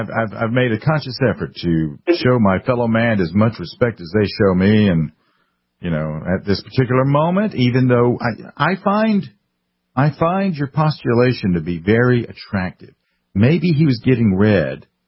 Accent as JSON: {"language": "English", "region": "South Carolina", "country": "United States", "tie": "born or raised there", "also_born_or_lived": "military service", "said": "New Jersey reminds me of my home state of South Carolina. South Carolina, a lot of people that don't know anything about South Carolina think that we are deep red. And as a lifelong South Carolinian, except for the time I was in the military"}